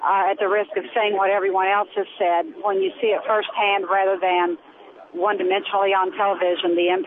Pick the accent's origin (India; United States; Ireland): United States; Charleston, West Virginia; Charleston, West Virginia.